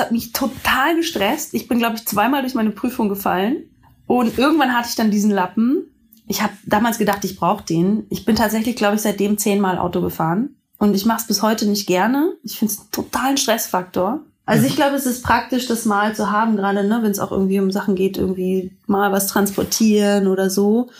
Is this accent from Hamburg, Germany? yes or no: no; Berlin, Germany; Ich bin ja auch Berlinerin.